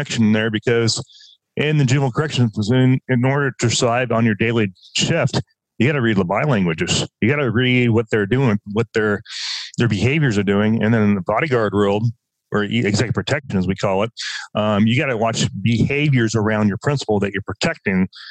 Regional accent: Oregon, United States; I grew up in Southern Oregon. I was a wildland firefighter during the summertime while I was going to school part-time.

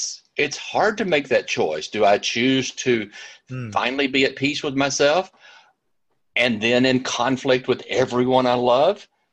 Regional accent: Birmingham, Alabama, United States; I placed him in my hometown of Birmingham, Alabama, in the mid-80s, which is when I was living this.

